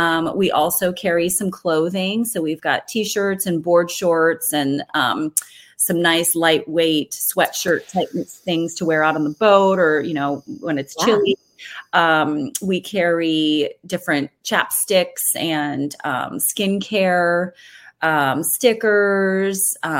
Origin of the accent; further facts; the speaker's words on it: California, United States; Well, we are from California and loved growing up there, had the best time growing up there, and raised our family there.